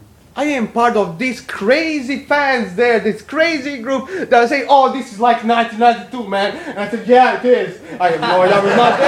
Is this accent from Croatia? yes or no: yes; Croatia; English is a second language; So I basically came from Croatia here, you know? I came from Croatia where we celebrated 500th anniversary of Reformation.